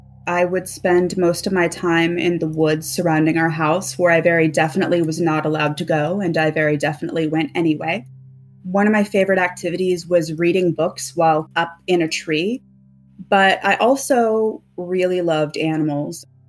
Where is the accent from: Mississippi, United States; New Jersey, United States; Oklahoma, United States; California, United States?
Oklahoma, United States; Tulsa; I grew up in Tulsa, Oklahoma.